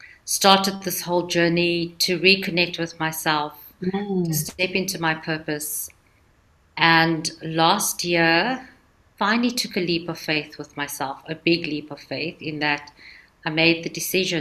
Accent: Cape Town, Western Cape, South Africa; also born or lived in Johannesburg; So my story starts in South Africa. Born and bred in Cape Town. And moved to Joburg, spent 20 years in Joburg, being in the corporate world.

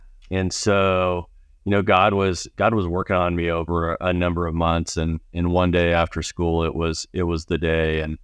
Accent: Greeley, Colorado, United States; Linda and I grew up in Greeley, Colorado, really kind of different upbringings.

